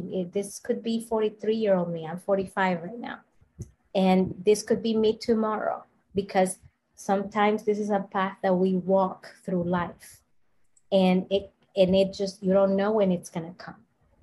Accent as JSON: {"language": "English", "country": "Dominican Republic", "said": "because you know, I'm from the Dominican Republic, so I really don't like those terms."}